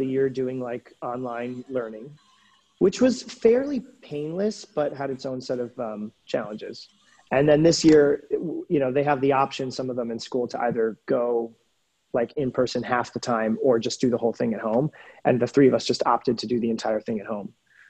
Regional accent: Massachusetts, United States; Like, I grew up in the Berkshires.

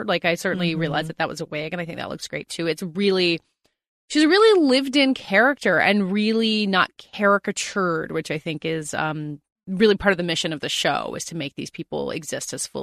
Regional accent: the South, United States; And as a Southerner, I always like when anyone's doing a Southern accent

